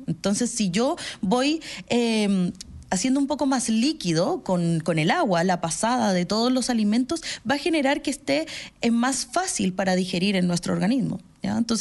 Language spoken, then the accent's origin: Spanish; Colombia; Yo soy de Colombia.